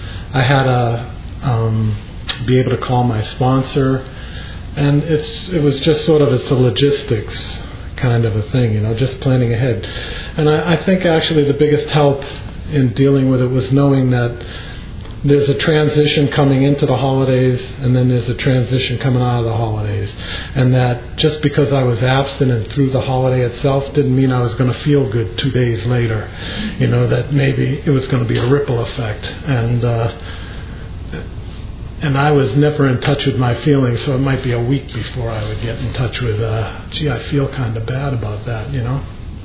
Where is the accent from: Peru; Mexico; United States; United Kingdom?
United States; San Francisco, California; I'm a compulsive overeater. And I'm from San Francisco.